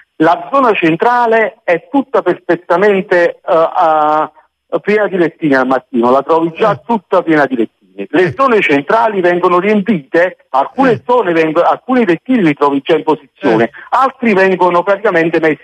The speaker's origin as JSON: {"language": "Italian", "town": "Naples", "region": "Campania", "country": "Italy"}